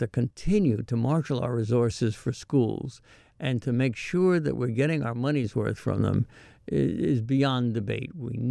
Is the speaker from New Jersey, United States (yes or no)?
no; New York City, New York, United States; If you were upper middle class, growing up in Manhattan where I did, your parents may have sent you to Horace Mann